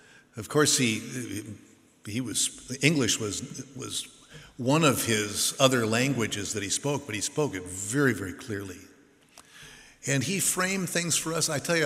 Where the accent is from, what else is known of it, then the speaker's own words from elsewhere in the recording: Minnesota, United States; Well, actually, growing up in Minnesota, it's very, very Scandinavian. I felt like I was there, understanding the people that I grew up with in the Midwest.